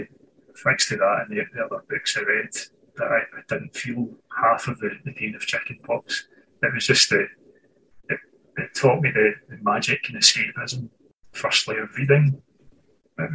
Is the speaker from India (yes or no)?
no; Scotland, United Kingdom; I was born and raised in Scotland, and here I remain, right at the northern edge of the Roman Empire.